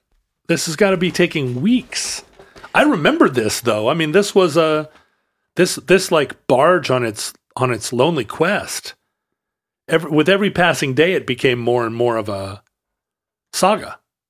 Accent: Kingston, Washington, United States; growing up in Puget Sound as a kid, we lived over in Kingston, Washington, when I was little.

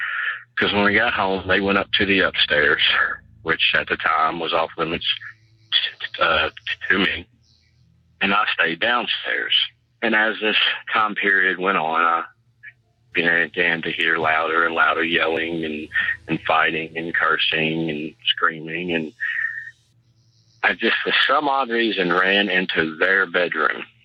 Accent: Louisville, Kentucky, United States; I'm from Louisville, Kentucky.

